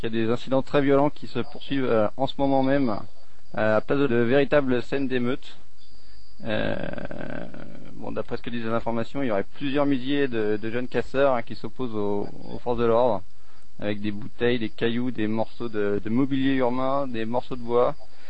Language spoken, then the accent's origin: French; Paris, Île-de-France, France; Moi, je suis parisien … Je suis parisien.